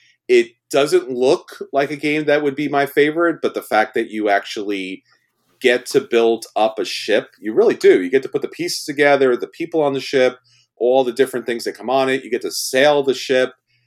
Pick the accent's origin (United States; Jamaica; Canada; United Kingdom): United States; New York; because, you know, I'm from New York, I'm Italian, and that's what you do.